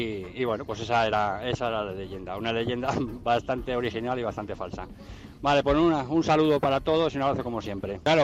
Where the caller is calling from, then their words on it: Madrid, Community of Madrid, Spain; de Madrid.